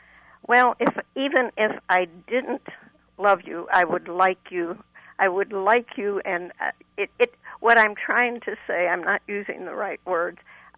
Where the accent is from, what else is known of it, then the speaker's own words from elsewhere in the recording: Chicago, Illinois, United States; I growing up in Chicago many, many years ago, I thought women just never went to the synagogue, only the men.